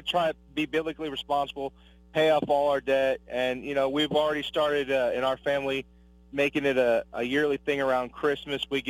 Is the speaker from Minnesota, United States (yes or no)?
no; Philadelphia, Pennsylvania, United States; I'm from Philadelphia myself.